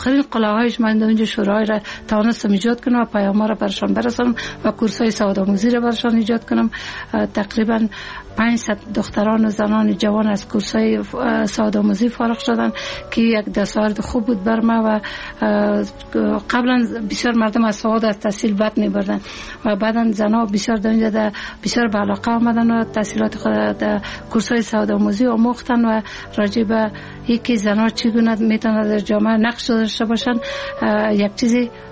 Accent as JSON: {"language": "Persian", "town": "Ghorband", "region": "Parwan", "country": "Afghanistan", "tie": "born or raised there", "also_born_or_lived": "Kabul", "said": "که ما در 56 سال قبل در یک فامیلی روشن فکر به دنیا آمدیم و مکتب دوره ابتدایی را در غوربند به اتمام رساندیم و دوره لیسه را در لیسه شیدرانی شهر کابل تمام کردیم."}